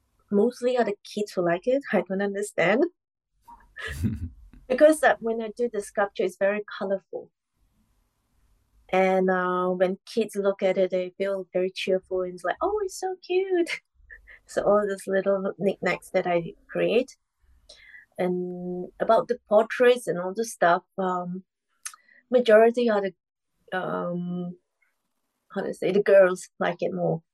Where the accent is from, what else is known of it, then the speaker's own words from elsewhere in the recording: Kuala Lumpur, Malaysia; I'm from Malaysia, Kuala Lumpur.